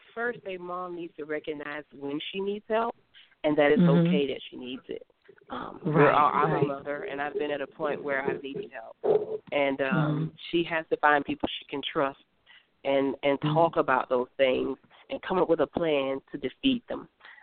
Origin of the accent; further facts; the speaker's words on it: Florida, United States; when I had a book signing in my hometown here in Florida